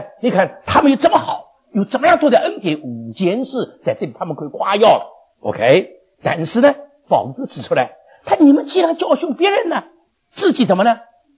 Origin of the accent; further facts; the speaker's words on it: China; 那尤其是像我们从大陆来的啊